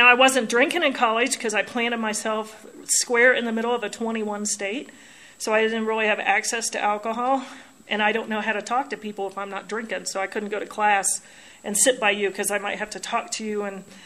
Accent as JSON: {"language": "English", "town": "Oxford", "region": "Ohio", "country": "United States", "tie": "born or raised there", "also_born_or_lived": "California", "said": "You know, I was born in California. I was supposed to be a California girl. And I, you know, watch. I could have made it. But apparently due to my dad's drinking, we relocated to Oxford, Ohio when I was 2.5 years old."}